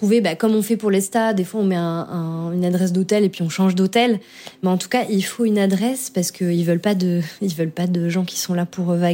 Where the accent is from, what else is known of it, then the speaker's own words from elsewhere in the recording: France; J'ai dit « bah je suis française ».